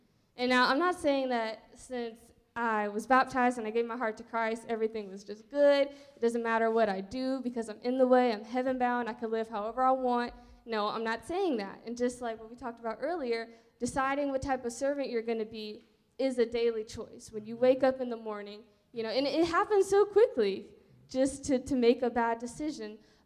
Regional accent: New Orleans, Louisiana, United States; born there; So I was born in 2003 on February 28 in New Orleans, Louisiana.

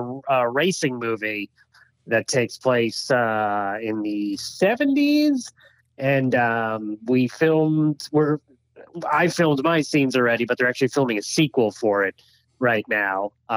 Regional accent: New York, United States; So I'm originally from Long Island.

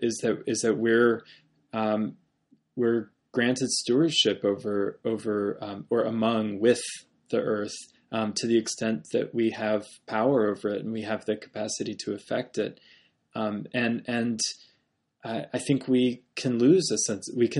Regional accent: Virginia, United States; I grew up in Virginia, the old Dominion

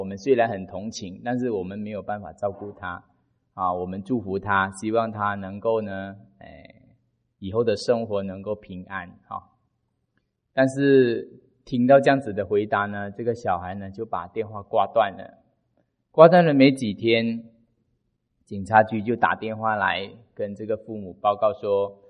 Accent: Malaysia; 因为我是马来西亚那边哈

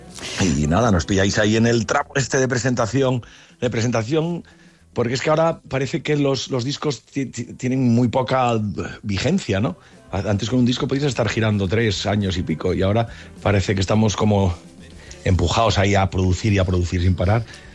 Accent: Asturias, Spain; yo soy asturiano también, como Jorge

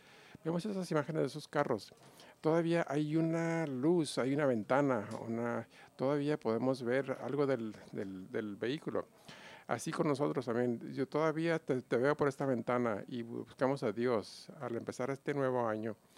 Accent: Minnesota, United States; Yo crecí en Minnesota y mi esposa también. Teníamos inviernos muy fríos

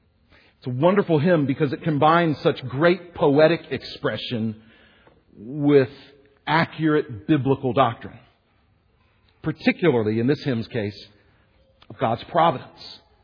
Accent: Houston, Texas, United States; also born or lived in Wichita / Oklahoma City; But I was born and raised in Houston, Texas. I've lived in Wichita, Kansas, and in Oklahoma City.

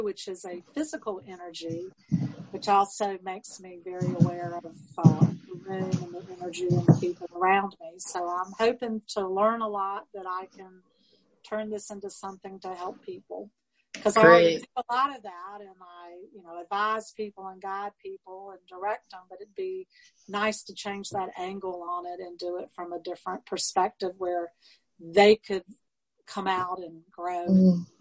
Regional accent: Atlantic Beach, North Carolina, United States; I'm from Atlantic Beach, North Carolina.

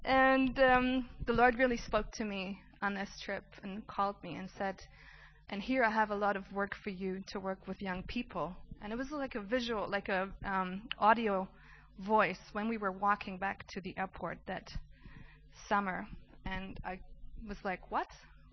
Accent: Germany; I'm from Germany.

